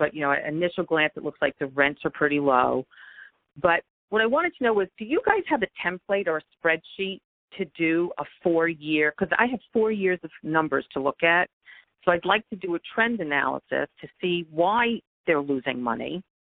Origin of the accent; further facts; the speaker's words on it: Brooklyn, New York, United States; I'm from Brooklyn, New York, and I joined the mentoring program a couple of weeks ago